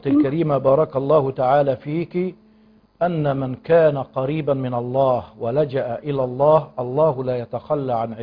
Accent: Egypt; عندنا مثل في المصريين عشان بس بيسمعنا كتير من غير المصريين

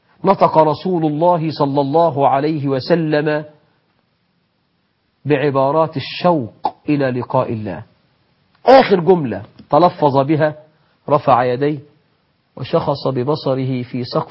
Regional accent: Egypt; بلدنا مصر

